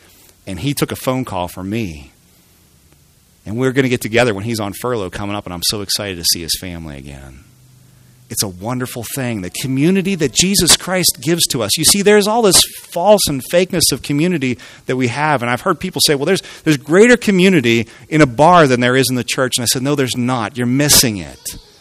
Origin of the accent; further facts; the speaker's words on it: Pennsylvania, United States; moved away; I grew up in Western Pennsylvania here, and we did church a certain way.